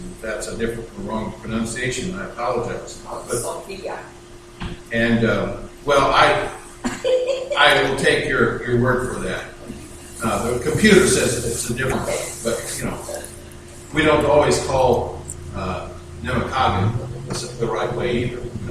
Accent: Kansas, United States; You know, I'm from Kansas, so we say everything perfect.

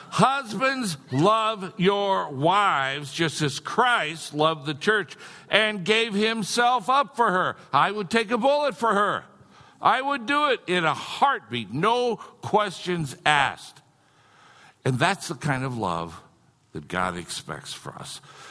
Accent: United States; One of the things that I have to deal with is the fact that I am an American consumer.

